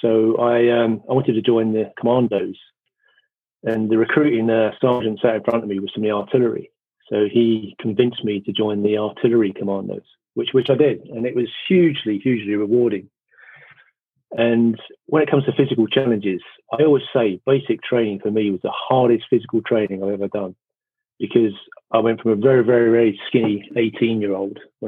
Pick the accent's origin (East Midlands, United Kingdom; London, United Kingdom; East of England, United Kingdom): London, United Kingdom; I grew up in London. I was born in Dulwich in London, and I can only describe it as very feral.